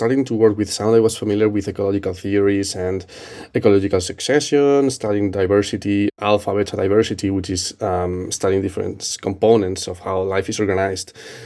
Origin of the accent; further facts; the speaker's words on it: Spain; English is a second language; I'm from Spain.